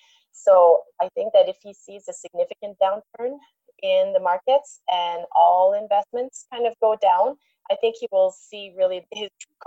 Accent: Montreal, Quebec, Canada; first language French; English is a second language; I was raised in Montreal, which is very bilingual, and I've always worked in this industry, and we've always worked in English. So even though my first language is French

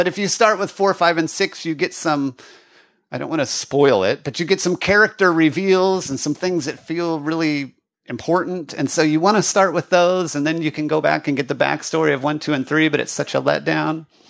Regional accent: Colorado, United States; So my family, I grew up in Colorado. My family went to the Cooper Theater in Denver

